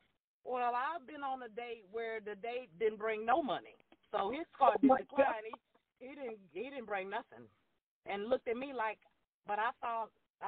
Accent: Louisiana, United States; Like I said, I'm old school. I'm from Louisiana.

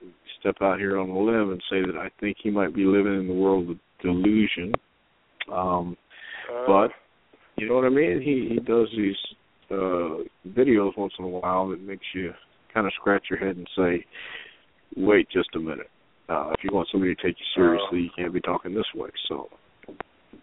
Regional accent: Texas, United States; he's one of those guys I watched growing up in Texas

